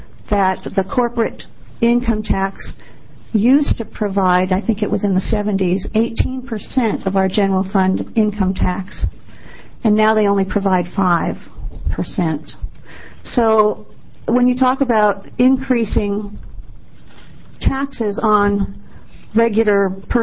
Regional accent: Eugene, Oregon, United States; I'm from Eugene.

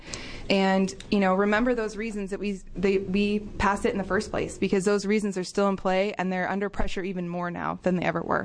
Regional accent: St. Paul, Oregon, United States; I'm from St. Paul, Oregon. I'm a third-generation farmer.

